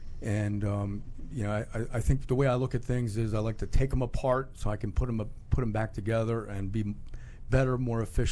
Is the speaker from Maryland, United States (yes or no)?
yes; Baltimore, Maryland, United States; So I grew up in Baltimore, mm-hmm. Maryland.